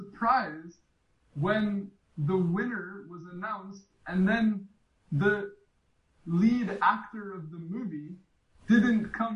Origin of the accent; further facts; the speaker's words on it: United States; I'm from America.